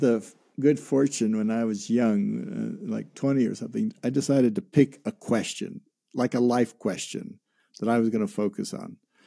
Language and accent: English; Midwest, United States; when I was like six, I grew up in the Midwest, and we moved to Europe for a year